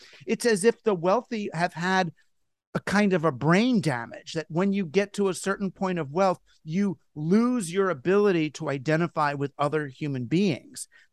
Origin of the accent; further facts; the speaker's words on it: United States; And as an American, I'm like, really, kind of, who cares?